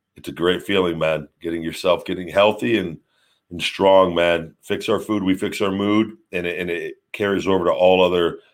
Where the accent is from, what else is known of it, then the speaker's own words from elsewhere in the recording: Las Vegas, Nevada, United States; But then when we were in my hometown in Vegas, they had Axel take the pinfall.